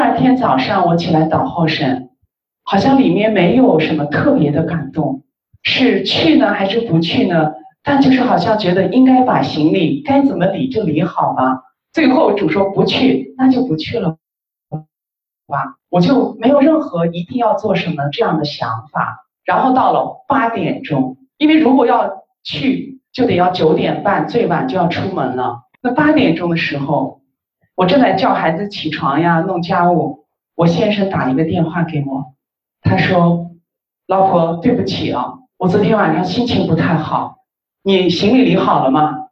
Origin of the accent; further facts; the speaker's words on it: Shanghai, China; 我是从上海来的